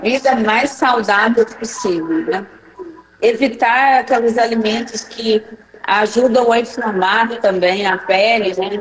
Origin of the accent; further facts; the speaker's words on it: Goiânia, Goiás, Brazil; E eu sou de Goiânia, Goiás